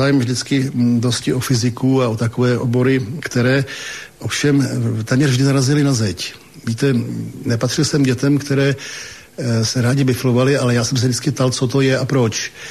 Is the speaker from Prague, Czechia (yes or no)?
yes; Prague, Czechia; born there; No, tak to já jsem se narodil na Štvanici. A to je ostrov v Praze, jmenuje se Štvanice, je na něm porodnice.